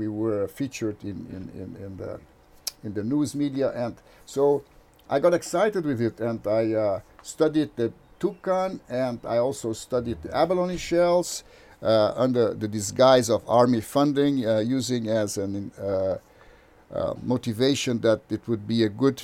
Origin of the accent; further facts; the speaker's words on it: Brazil; I am from Brazil.